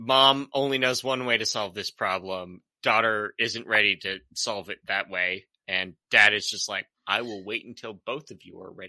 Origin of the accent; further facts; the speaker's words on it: Canada; my only lens on this is being Canadian